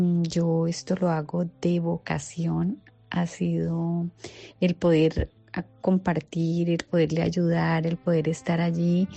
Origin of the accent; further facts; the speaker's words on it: Colombia; soy colombiana, tengo 58 años.